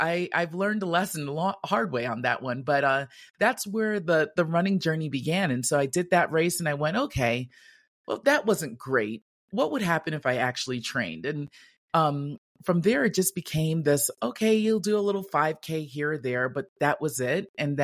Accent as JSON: {"language": "English", "town": "Bronx", "region": "New York", "country": "United States", "said": "I'm from the Bronx. I don't know what 10K means. Everything's a street, an avenue, a block."}